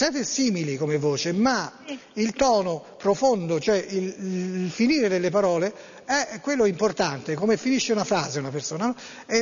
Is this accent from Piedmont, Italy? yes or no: no; Florence, Tuscany, Italy; Io sono di Firenze